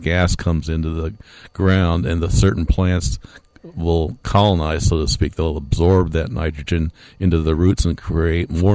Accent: St. Louis, Missouri, United States; I grew up in St. Louis, yeah.

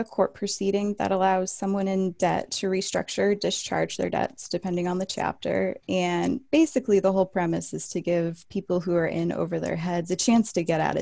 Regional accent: New Hampshire, United States; So I'm originally from New Hampshire.

